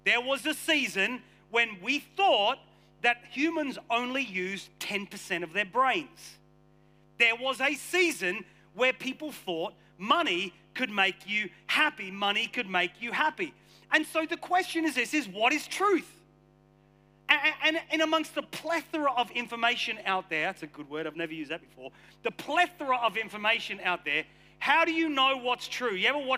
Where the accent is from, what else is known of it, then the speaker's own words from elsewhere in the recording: Australia; also born or lived in England; I'm English born, Australian raised.